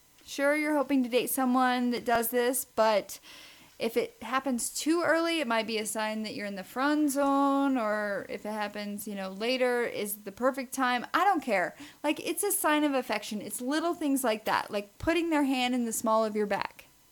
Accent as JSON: {"language": "English", "region": "Missouri", "country": "United States", "said": "I come from Southwest Missouri, which is pretty much the South and honorary South."}